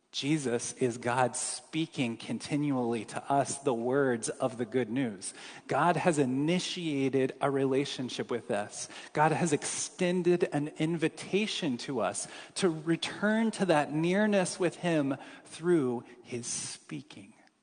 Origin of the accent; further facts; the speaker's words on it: Kansas City, Missouri, United States; I'm from Kansas City and grew up in the suburban jungle